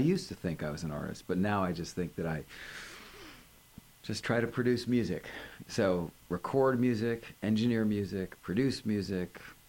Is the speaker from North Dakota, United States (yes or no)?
no; Chicago, Illinois, United States; I come from Chicago. So started in Chicago doing jingles and working in studios. And then I went to New York for about a year, worked in some of the major studios there, and then ended up out here.